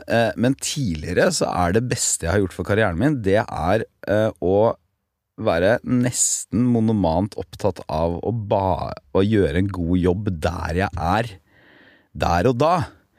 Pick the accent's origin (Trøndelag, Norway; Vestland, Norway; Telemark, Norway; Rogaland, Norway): Telemark, Norway; born or raised there